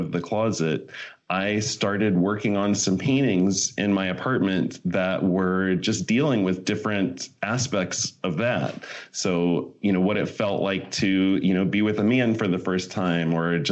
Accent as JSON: {"language": "English", "region": "Ohio", "country": "United States", "tie": "born or raised there", "said": "I grew up in Ohio, which is in the Midwest here in the United States. So it's a pretty conservative area."}